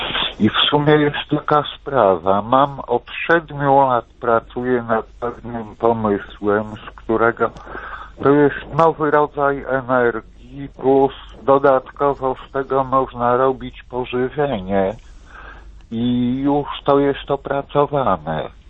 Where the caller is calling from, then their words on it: Wasiłków, Podlaskie Voivodeship, Poland; jestem z Wasiłkowa, jestem osobą niepełnosprawną też